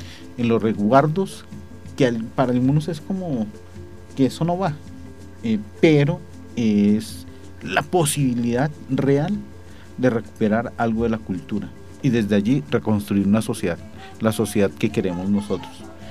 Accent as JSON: {"language": "Spanish", "country": "Colombia", "said": "y nosotros ya somos colombianos."}